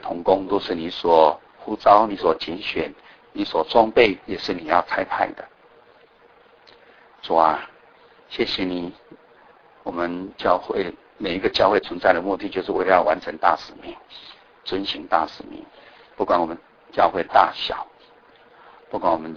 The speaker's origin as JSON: {"language": "Chinese", "country": "Indonesia", "said": "别人看我们是印尼的土人、野蛮人、番人"}